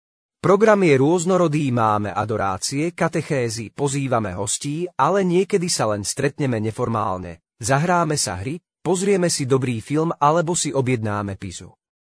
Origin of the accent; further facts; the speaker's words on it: Mútne, Žilina Region, Slovakia; V prvom rade som katolícky kňaz. Pochádzam z Oravy, z goralskej obce Mútne pri hraniciach s Poľskom. Základnú školu som navštevoval v rodnej obci